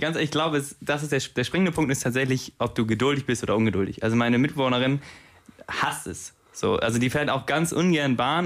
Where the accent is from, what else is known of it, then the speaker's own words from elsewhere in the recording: Hamburg, Germany; Ich komme aus Hamburg. Für mich ist vieles nicht sehr, sehr groß.